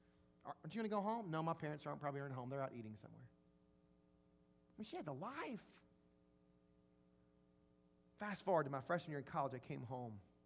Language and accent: English; Jackson, Mississippi, United States; I'll never forget a girl I grew up with in Northeast Jackson.